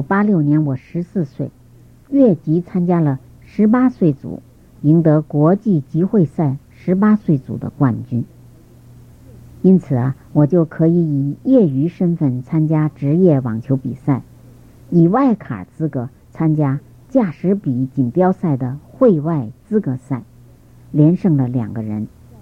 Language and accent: Chinese; Xiamen, Fujian, China; born there; moved away; 我出生在福建厦门的鼓浪屿， … 他是中华基督教会牧师，母亲做中学教师，我们兄弟姐妹一共7个，我是长子。